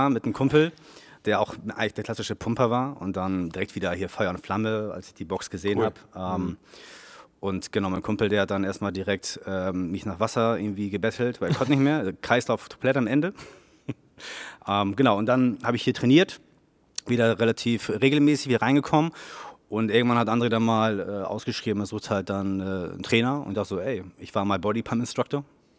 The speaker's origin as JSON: {"language": "German", "town": "Oldenburg", "region": "Lower Saxony", "country": "Germany", "tie": "born or raised there", "said": "Bin dann wieder nach Oldenburg gezogen, bin als Oldenburger und deswegen Heimat hat dann doch wieder einen herangezogen."}